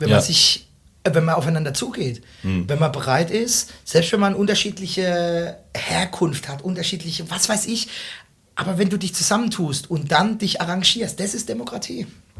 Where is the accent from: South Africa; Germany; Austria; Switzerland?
Germany; Rhineland-Palatinate; ich bin ja eigentlich Pfälzer, ne, gewesen.